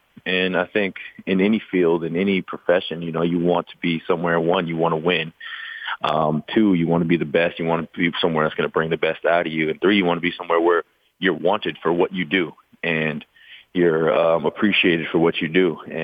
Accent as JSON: {"language": "English", "region": "Wisconsin", "country": "United States", "said": "this is home for me. I'm from Wisconsin. I'm currently in Wisconsin. I built my house in Madison. I went to school at Marquette. My family's from Milwaukee."}